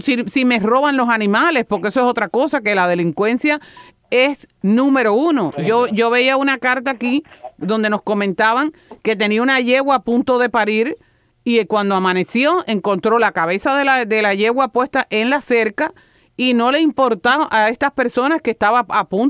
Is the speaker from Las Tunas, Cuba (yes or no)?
yes; Victoria de las Tunas, Las Tunas, Cuba; Yo nací en Victoria de las Tunas y vivía en esa provincia de Oriente